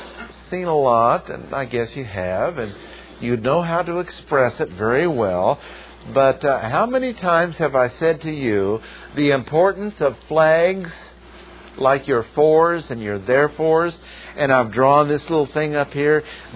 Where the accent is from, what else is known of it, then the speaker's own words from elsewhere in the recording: Ireland; I don't even mind being called a Irishman. It's okay with me. I'm Irish, so what?